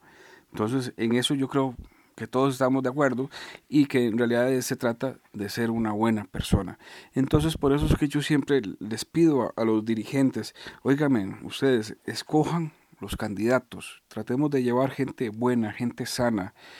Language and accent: Spanish; Costa Rica; Y otra cosa que también como costarricense siempre me pregunto